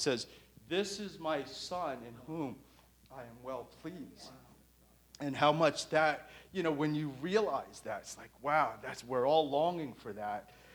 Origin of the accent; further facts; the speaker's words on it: New York City, New York, United States; I was raised in New York City.